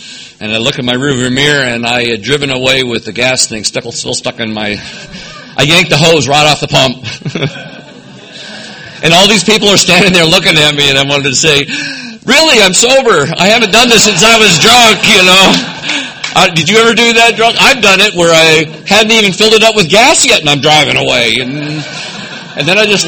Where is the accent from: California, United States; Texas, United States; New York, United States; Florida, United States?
California, United States; Los Angeles; born there; I was born in East L.A., Los Angeles, at the White Memorial Hospital.